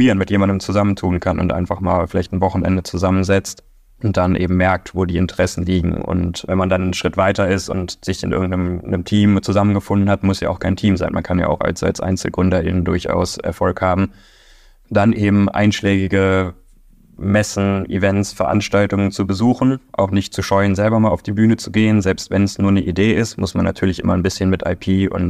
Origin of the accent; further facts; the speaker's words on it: Duisburg, North Rhine-Westphalia, Germany; ich komme ja aus NRW, Duisburg